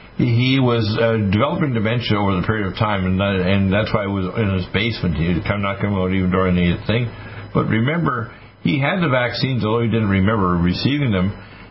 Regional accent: Detroit, Michigan, United States; born there; I was born in Detroit.

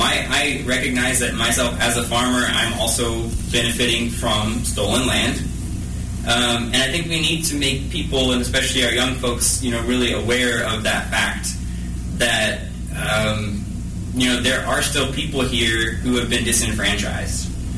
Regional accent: Topeka, Kansas, United States; I'm from Topeka, so I can see it literally with the infrastructural types of things.

